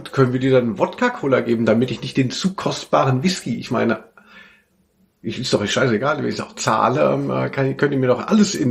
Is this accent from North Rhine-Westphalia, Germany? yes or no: no; Hanau, Hesse, Germany; in Hanau, wo ich aufgewachsen bin